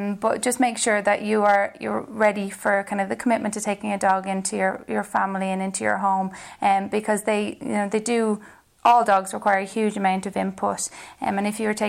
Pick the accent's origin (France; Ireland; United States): Ireland; Portmarnock, Leinster; I'm originally from Portmarnock, where I grew up with my family